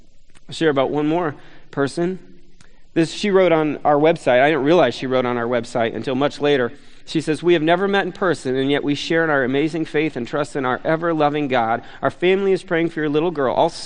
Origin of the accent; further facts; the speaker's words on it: Bloomington-Normal, Illinois, United States; I'm in Bloomington Normal, my hometown, where I met John.